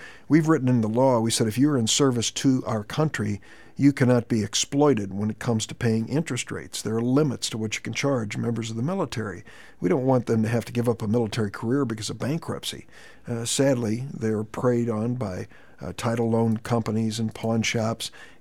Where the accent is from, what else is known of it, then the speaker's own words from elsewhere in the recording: East St. Louis, Illinois, United States; They moved to East St. Louis, where I grew up. So I grew up in the Metro East area, as did my wife.